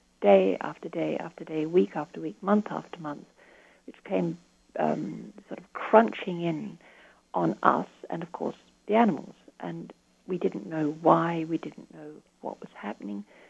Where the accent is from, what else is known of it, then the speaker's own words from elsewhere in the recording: Australia; whereas I'm an Australian, so I just didn't.